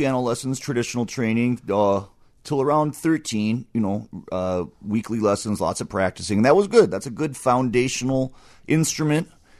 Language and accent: English; Los Angeles, California, United States; also born or lived in New York; I've lived in New York for a long time. I was born and lived in Los Angeles area in California.